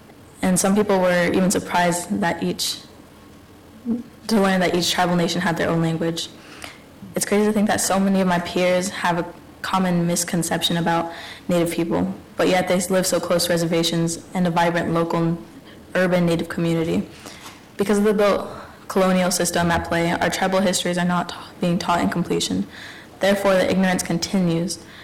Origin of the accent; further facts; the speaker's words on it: Montana, United States; White Clay woman from the Agency in White Clay People's Country. … I'm from the Black Lodge Clan.